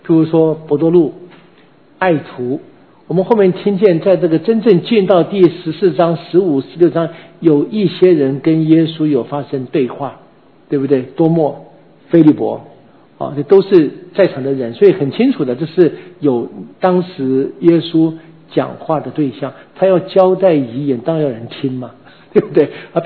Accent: Taiwan; accent: Taiwanese; 或者我们用我们台湾话说吧，喝康了哈

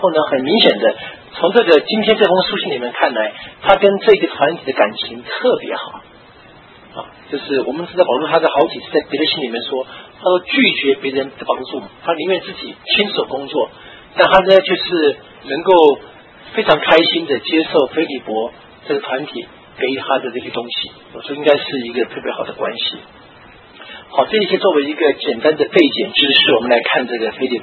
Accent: Chengdu, Sichuan, China; accent: Chengdu; 我是我四川人，我父母亲都成都人

